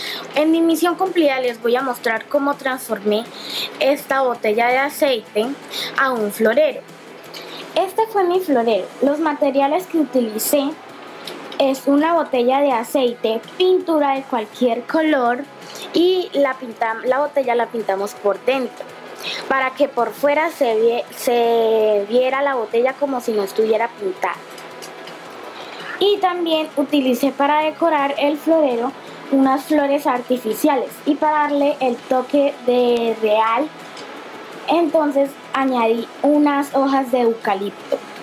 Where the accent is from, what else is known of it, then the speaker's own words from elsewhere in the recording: Barrancabermeja, Santander, Colombia; soy de Barranca Bermeja, Santander, y estoy en el Colegio Ciudadela Educativa en Magdalena Medio.